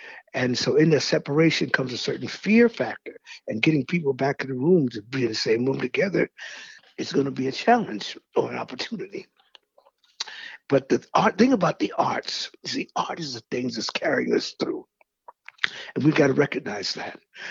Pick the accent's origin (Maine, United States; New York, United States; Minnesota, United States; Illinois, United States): New York, United States; Brooklyn; also born or lived in Miami; I was born in Miami, Florida. I was raised in Brooklyn, New York.